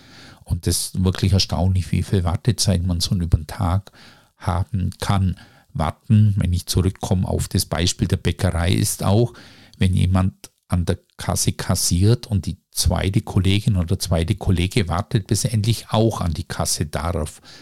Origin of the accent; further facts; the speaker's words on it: Baden-Württemberg, Germany; ich bin Schwabe und als Schwabe heben wir alles auf.